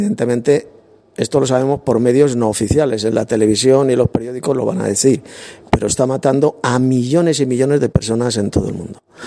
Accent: Madrid, Community of Madrid, Spain; soy de Madrid, aquí de España.

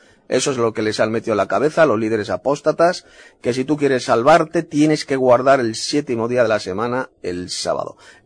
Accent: Madrid, Community of Madrid, Spain; de Madrid, España.

